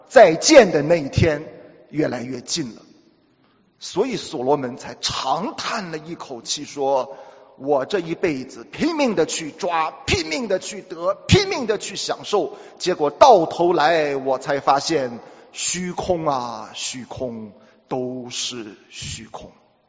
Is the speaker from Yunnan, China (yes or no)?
no; Shandong, China; 我是从小是我奶奶把我带大的，你知道我们山东人睡那个大土炕、大火炕啊，我是从小跟我奶奶睡大炕长大的。